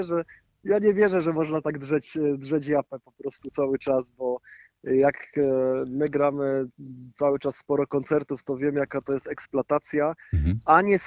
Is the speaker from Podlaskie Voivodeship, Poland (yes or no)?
no; Silesian Voivodeship, Poland; Ja jeszcze bardzo dziękuję jako rodowity Ślązak. Ja jako rodowity Ślązok